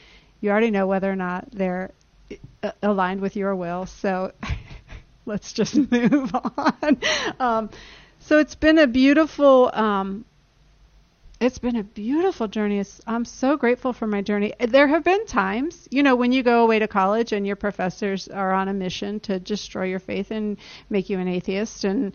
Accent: Oxford, Ohio, United States; I grew up in Oxford, Ohio.

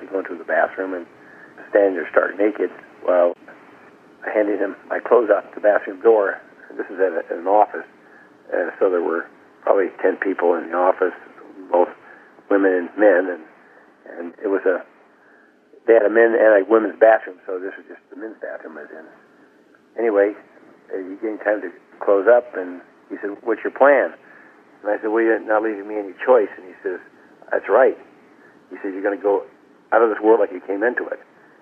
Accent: California, United States; Well, my father was a cattleman, so it was a kind of a ranch agricultural experience for me growing up.

